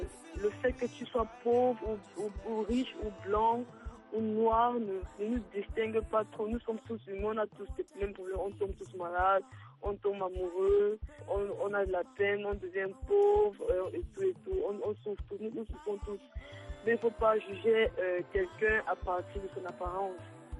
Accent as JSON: {"language": "French", "country": "Cameroon", "said": "je suis camerounaise."}